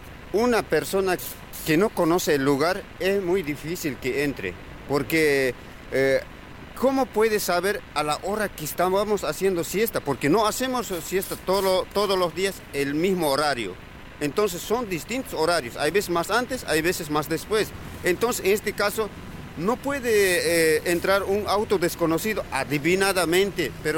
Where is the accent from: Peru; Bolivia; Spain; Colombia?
Bolivia; now in Villa María, Argentina; Mi hijo nació aquí en Villa María, es villamarense mi hijo. Es argentino, nosotros somos bolivianos, pero nos hemos radicado